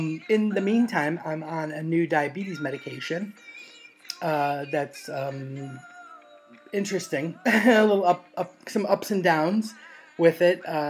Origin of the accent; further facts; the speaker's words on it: United States; now in London, United Kingdom; I am an American lesbian who lives in London